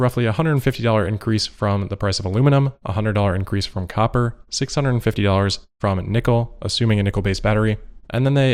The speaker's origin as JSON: {"language": "English", "town": "Ames", "region": "Iowa", "country": "United States", "tie": "born or raised there", "said": "I grew up in Ames, always rooted for Iowa State, a lot of family and friends that went there."}